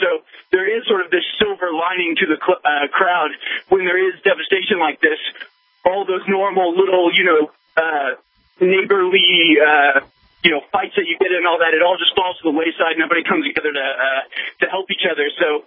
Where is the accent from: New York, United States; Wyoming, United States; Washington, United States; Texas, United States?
Texas, United States; Houston; You know, I lived through a couple hurricanes in Houston. I grew up in Houston.